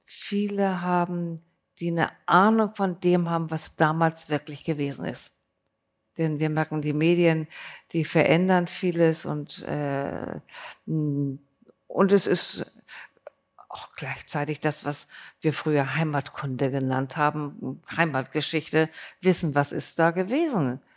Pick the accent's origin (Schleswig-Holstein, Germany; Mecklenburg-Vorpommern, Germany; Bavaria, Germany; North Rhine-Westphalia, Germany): Schleswig-Holstein, Germany; Bad Segeberg; Ja, ich bin in Segeberg aufgewachsen